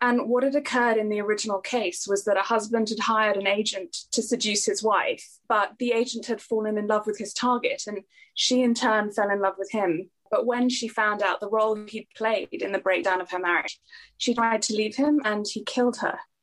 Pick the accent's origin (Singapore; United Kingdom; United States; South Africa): Singapore; I'm from Singapore and, that's where I grew up. My Indian family and my British family have been there for several generations, actually.